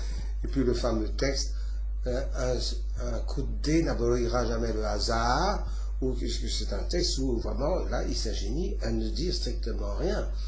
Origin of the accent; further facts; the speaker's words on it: Belgium; Parce que je suis un Belge avec les pieds sur terre.